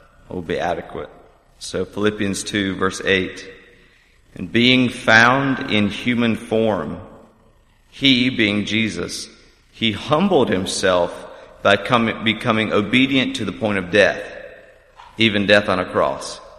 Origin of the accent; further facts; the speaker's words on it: North Carolina, United States; Can you guess where I'm from by my accent? Close. Yeah, North Carolina. North Carolina, the home of pulled pork barbecue and all kinds of stuff.